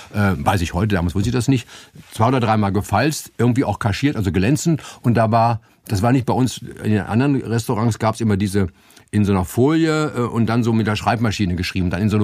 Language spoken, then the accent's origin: German; Stadthagen, Lower Saxony, Germany; Bei uns in Stadthagen gab es eins